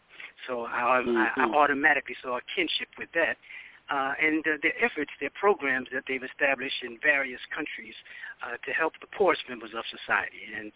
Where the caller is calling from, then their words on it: Cincinnati, Ohio, United States; Yes, it's … I'm calling from Cincinnati.